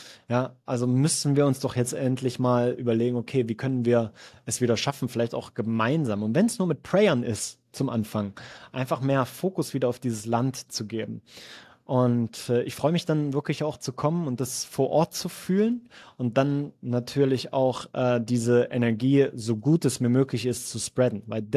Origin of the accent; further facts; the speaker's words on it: Sangerhausen, Saxony-Anhalt, Germany; dass ich da bei ihm unterkommen kann in meiner Heimatstadt Sangerhausen